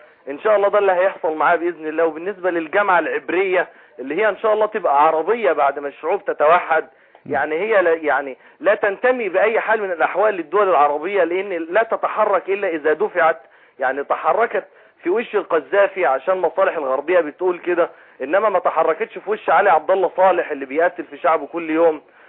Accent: Egypt; اللي هو يعني الطفل عندنا في مصر

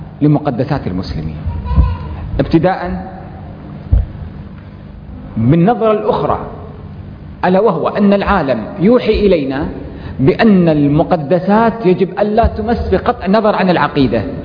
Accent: Kuwait; كاتب سياسي عندنا في الكويت

